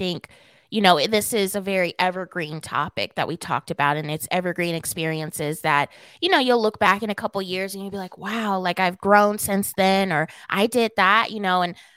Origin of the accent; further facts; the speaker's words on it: West Coast, United States; You know, I'm from the West Coast.